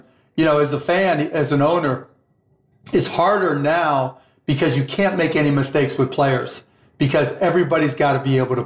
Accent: Pittsburgh, Pennsylvania, United States; So it was a guy named Mario Mendoza who played for my hometown Pittsburgh Pirates.

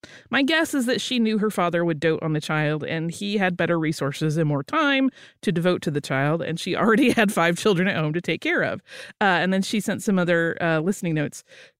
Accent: New Zealand; I am from New Zealand.

